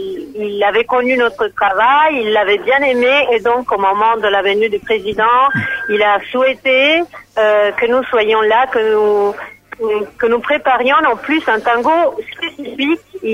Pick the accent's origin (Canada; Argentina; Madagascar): Argentina; moved away as an adult; also born or lived in Paris, France; d'origine italienne. La France, mon lien avec la France vient, en fait, c'est un lien professionnel. J'ai quitté l'Argentine en terminant mon doctorat.